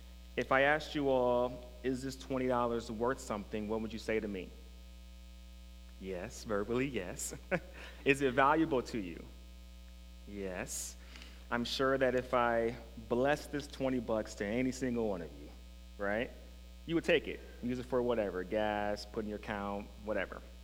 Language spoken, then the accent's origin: English; Fort Wayne, Indiana, United States; I grew up in Fort Wayne on the south side of that city, and my environment was very negative.